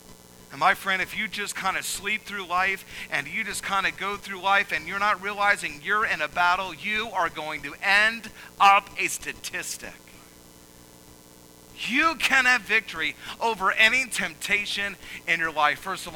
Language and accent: English; Atlanta, Georgia, United States; I grew up in Atlanta, Georgia, in the suburbs. I'll admit it. I was a city slicker.